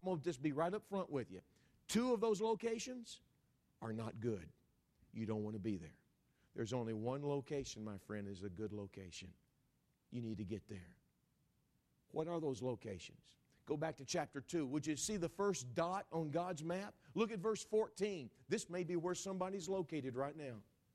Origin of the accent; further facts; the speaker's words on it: Texas, United States; born there; And I'm a Texan by birth